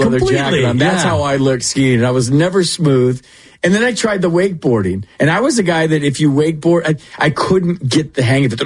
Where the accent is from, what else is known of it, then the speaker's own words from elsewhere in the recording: California, United States; That's what I grew up with in the 80s on Folsom Lake.